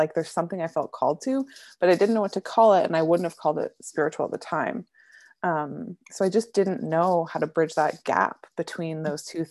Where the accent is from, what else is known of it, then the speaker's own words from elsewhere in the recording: Alberta, Canada; I grew up in Alberta, Canada, and Catholic school is still public school.